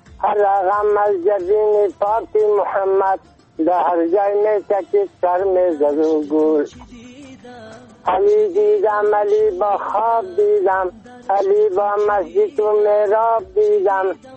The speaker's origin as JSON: {"language": "Persian", "town": "Dasht-e Sefid", "region": "Bamyan", "country": "Afghanistan", "said": "قریه ما دشت سفید، ولسوالی ما کامل، ولایت ما بامیان. یعنی … در سنجی 83 ساله"}